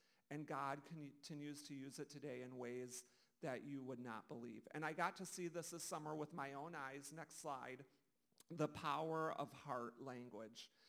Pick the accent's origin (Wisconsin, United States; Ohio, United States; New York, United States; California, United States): Wisconsin, United States; Monroe; My wife's name is Shannon. I grew up in Monroe, Wisconsin.